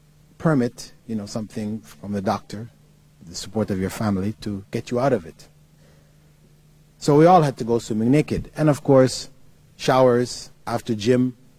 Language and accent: English; Canada; At any rate, my parents migrated to Canada. What I can recall of growing up in Canada, primary and secondary education, is having to go swimming naked.